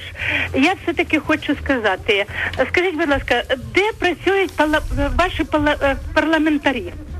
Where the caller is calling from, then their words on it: Kyiv, Ukraine; Я з Києва. З Києва.